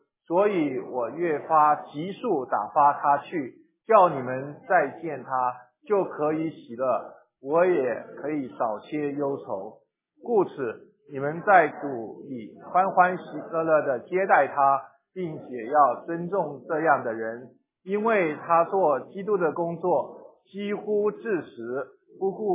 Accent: China; 比如说我们中国人呢，上海人都喜欢在一起啊

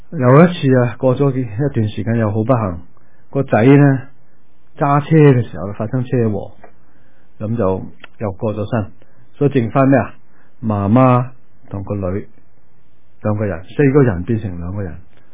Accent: Guangdong, China; 我哋廣東人對蛇有特別嘅感情

